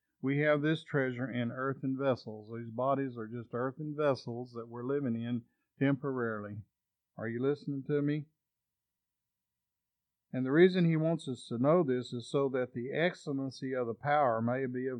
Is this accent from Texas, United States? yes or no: yes; Texas, United States; I'm from Texas, so I'm just going to say, "Come out of there."